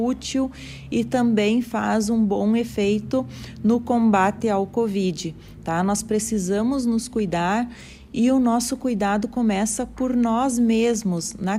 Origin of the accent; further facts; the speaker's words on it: Rio Grande do Sul, Brazil; Eu sei que a vontade é grande, eu também sou gaúcha, gosto de tomar meu mate